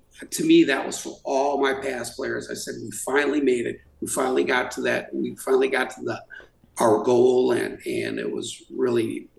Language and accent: English; Waterloo, Wisconsin, United States; I'm originally from Waterloo.